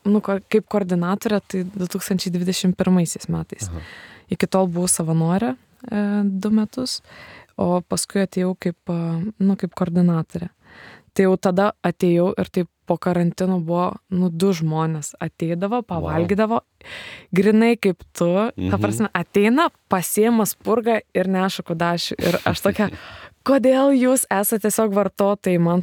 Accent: Telšiai, Telšiai County, Lithuania; Iš Telšių. Aš irgi iš Telšių.

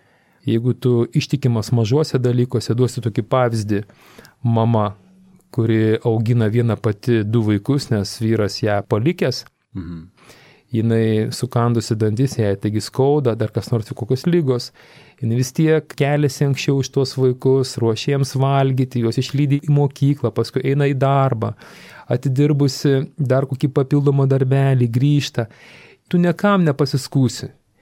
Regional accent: Šiauliai, Šiauliai County, Lithuania; esu šiaulietis ir tuom labai labai didžiuojasi.

